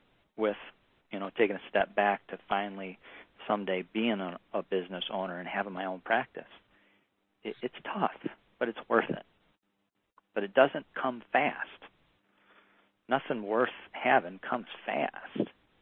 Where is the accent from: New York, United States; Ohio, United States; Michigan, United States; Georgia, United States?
Michigan, United States; Kalamazoo; I grew up in Kalamazoo. I went to Western Michigan.